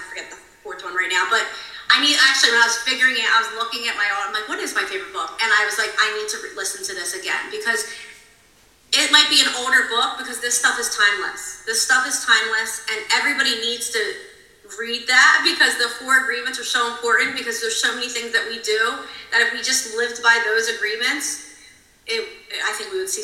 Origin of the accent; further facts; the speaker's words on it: Philadelphia, Pennsylvania, United States; we're different from Midwest people, us Philly people, so us East Coast people.